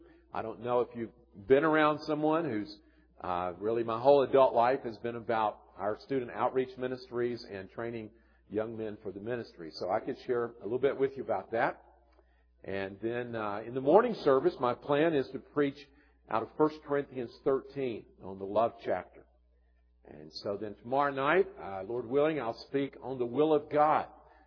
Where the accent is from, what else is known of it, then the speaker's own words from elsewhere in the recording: Alabama, United States; I grew up in North Alabama where we didn't have much snow.